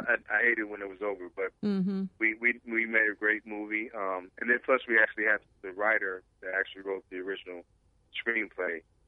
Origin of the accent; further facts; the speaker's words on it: Omaha, Nebraska, United States; I grew up in Omaha, Nebraska. I went to Central and I played.